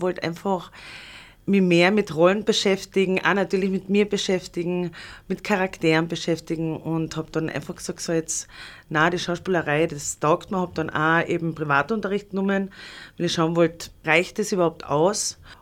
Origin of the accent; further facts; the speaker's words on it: Carinthia, Austria; first language sl; ich bin Kärntner Slowenin, wir sind in Kärnten eine Volksgruppe und ich bin slowenisch aufgewachsen und man kennt sich, alle kennen sich.